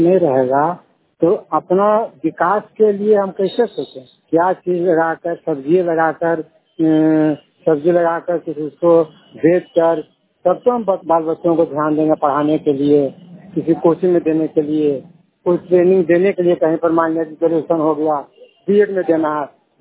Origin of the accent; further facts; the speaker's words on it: Sariyo, Bihar, India; ग्राम सरियो का निवासी हूँ, नारदीगंज प्रखंड में पड़ता है।